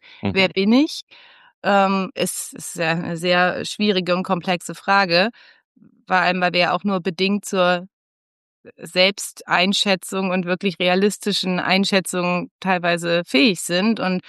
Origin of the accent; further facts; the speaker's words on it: Germany; Ich bin als Deutsche, als Europäerin geboren worden.